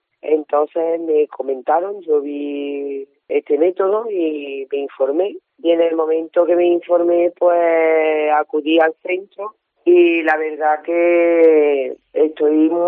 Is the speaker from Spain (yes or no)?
yes; Córdoba, Andalusia, Spain; para el vestido de gitana y eso, porque soy de Córdoba.